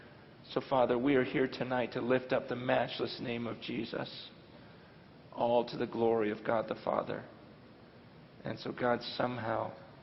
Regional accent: San Francisco, California, United States; I come from San Francisco, and as most of you know, San Francisco is not exactly known for Christianity.

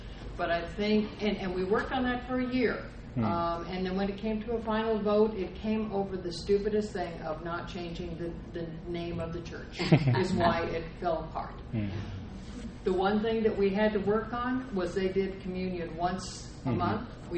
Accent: Carlsbad, New Mexico, United States; we're from Carlsbad, New Mexico, and our church was dwindling.

